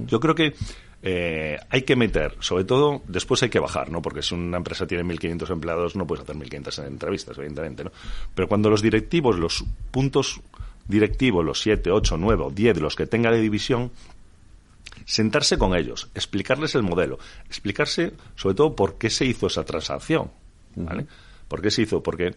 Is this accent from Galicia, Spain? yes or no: yes; Galicia, Spain; que es gallega además, de donde soy yo.